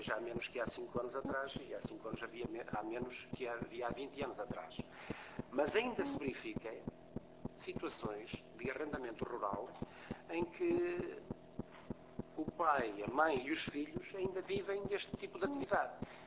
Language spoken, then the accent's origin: Portuguese; Porto, Norte, Portugal; Lembro-me, sobretudo, dos casos no Norte, que é onde eu tenho mais experiência, sou do Porto, advogo no Porto